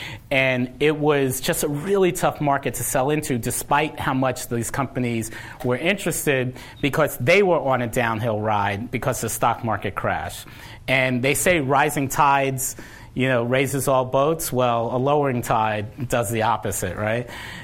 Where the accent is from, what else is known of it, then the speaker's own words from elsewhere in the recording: New York City, New York, United States; also born or lived in Bay Area, United States; now in Los Angeles, United States; Then I grew up in New York City. I always thought of San Francisco as a small town, so I kind of wanted to move to a bigger city, and I thought, why not move to the beach and move to L.A.?